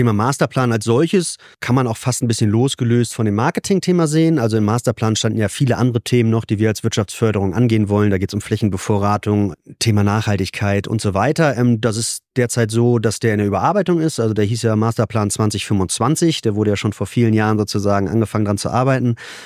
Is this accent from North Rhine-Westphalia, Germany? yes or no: no; Bad Schwartau, Schleswig-Holstein, Germany; also born or lived in Lübeck; Also ich komme ursprünglich aus Schwartau, also das ist ja auch nicht Lübeck